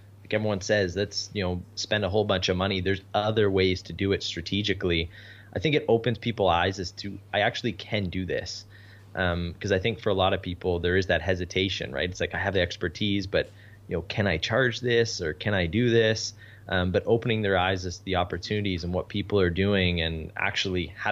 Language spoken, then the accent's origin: English; Canada; I'm Canadian